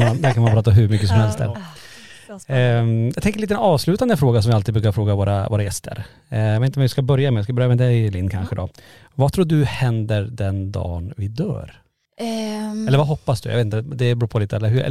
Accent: Norrland, Sweden; Jag tror att vi är från Norrland, vi har långt tålamod

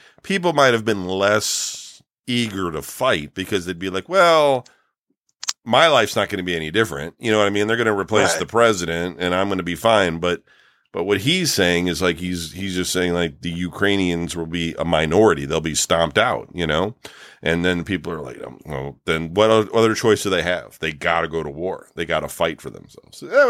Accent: Canada; Well, we might be, but we're Canadian for now.

